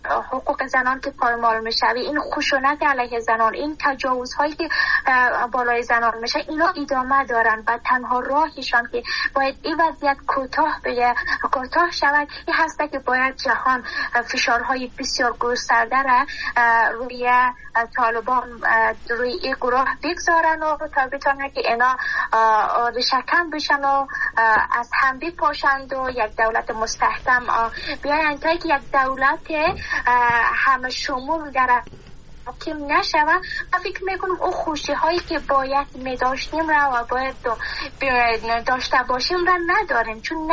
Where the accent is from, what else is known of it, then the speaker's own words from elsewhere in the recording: Afghanistan; من خودم به عنوان یک بو از افغانستان هستم